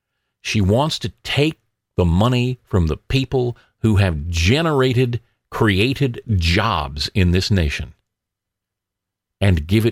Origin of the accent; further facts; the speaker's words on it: the South, United States; I've told you the stories before about growing up in the South and about how up until Obama ran for president, people were really doing very well.